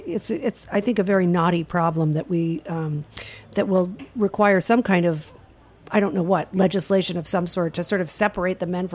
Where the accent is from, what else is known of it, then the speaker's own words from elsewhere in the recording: Rhode Island, United States; I'm from Rhode Island.